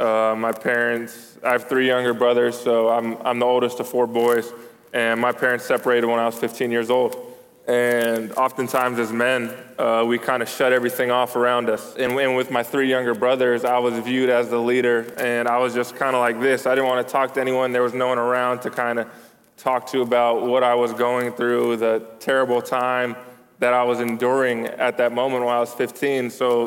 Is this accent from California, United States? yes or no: yes; California, United States; I grew up in Northern California. Our high school was in the East Bay.